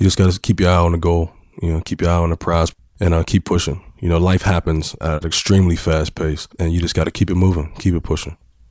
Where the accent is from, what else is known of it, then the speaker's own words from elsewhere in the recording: Garfield, Pennsylvania, United States; I was born September 11th, 1983. I was born and raised in Garfield, Kincaid Street. I come from a household with a mother and a father. I have five siblings.